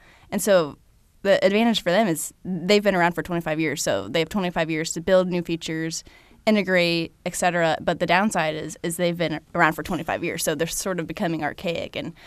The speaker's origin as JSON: {"language": "English", "town": "Carmel", "region": "Indiana", "country": "United States", "tie": "born or raised there", "said": "where I do have connections in my hometown of Carmel, Westfield, Indiana"}